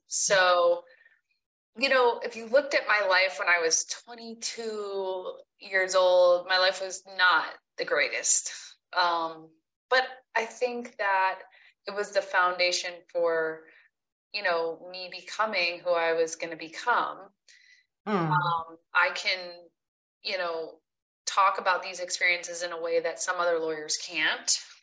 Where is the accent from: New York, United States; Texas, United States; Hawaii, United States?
New York, United States; I grew up in an entrepreneurial family. I'm originally from New York.